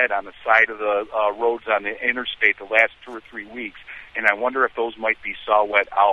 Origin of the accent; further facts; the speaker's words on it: New York, United States; I'm from Chautauqua County, New York, western New York, birthplace of Roger Torrey Peterson